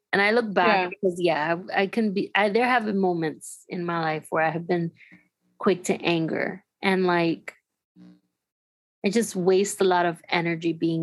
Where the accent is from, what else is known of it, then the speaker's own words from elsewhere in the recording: Miami, Florida, United States; Whew, I would say my whole childhood, like my teenage life, growing up in Miami, I've been around some very self-centered, arrogant girls.